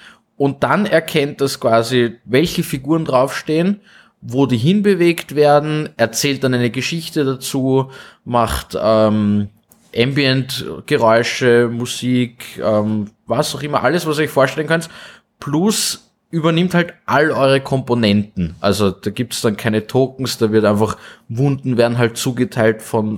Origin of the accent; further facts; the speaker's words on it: Austria; Also ich bin nicht der einzige Österreicher mit einem Ticket für Atlanta